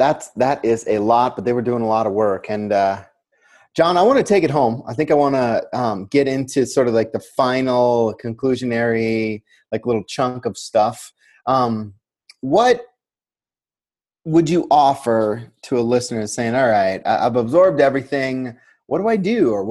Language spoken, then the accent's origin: English; Montana, United States; growing up in Montana, this was kind of part of my, you know, family's culture.